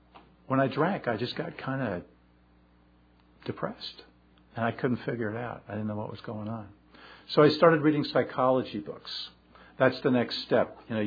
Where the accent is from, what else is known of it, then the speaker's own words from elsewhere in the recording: Westport, Connecticut, United States; And I was brought up in Westport, Connecticut, which is a New England town.